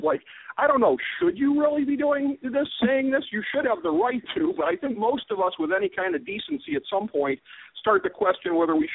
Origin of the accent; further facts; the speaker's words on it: Ohio, United States; My home state governor, John Kasich, angling pathetically to try to stay relevant with a win in Ohio